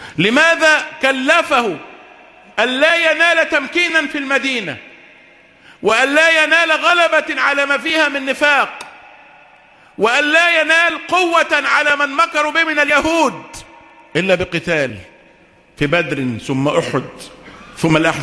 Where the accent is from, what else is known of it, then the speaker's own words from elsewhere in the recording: Egypt; احنا مصريين ناس أهل حريات